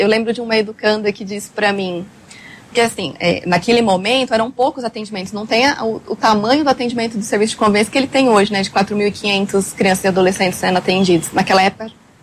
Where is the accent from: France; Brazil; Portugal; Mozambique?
Brazil; Votuporanga, São Paulo; moved away as an adult; now in Londrina, Brazil; Votuporanga, lá no noroeste paulista. Vim para cá em 2012 e aí depois de formada fiquei.